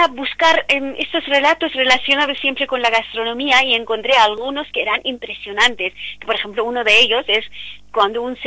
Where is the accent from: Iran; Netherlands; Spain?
Iran; Spanish is a second language; Los iraníes nos encanta comer y comer mucho y bien.